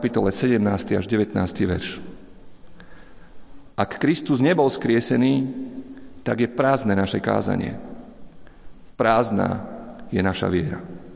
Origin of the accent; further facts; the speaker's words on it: Iňačovce, Košice Region, Slovakia; U nás na východe v Iňačovciach boli bohoslužby